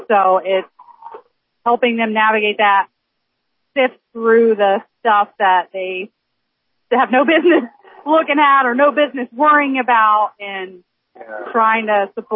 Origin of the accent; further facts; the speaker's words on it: St. Mary's, United States; I grew up in St. Mary's, graduated in St. Mary's in 2009, been around here besides when I went off to college.